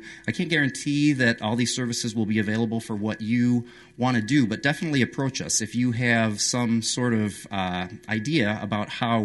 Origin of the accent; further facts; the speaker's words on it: Chicago, Illinois, United States; I'm from Chicago.